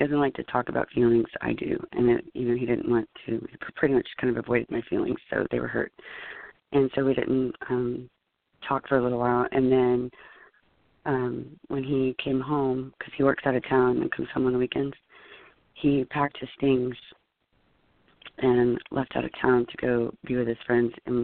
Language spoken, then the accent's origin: English; Austin, Texas, United States; I'm from Austin, Texas.